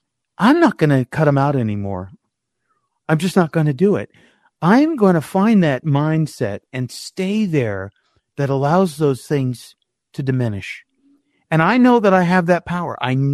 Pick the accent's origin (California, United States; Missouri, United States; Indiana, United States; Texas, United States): Texas, United States; Houston; born there; I was born in Houston, Texas. We had a pool in our backyard.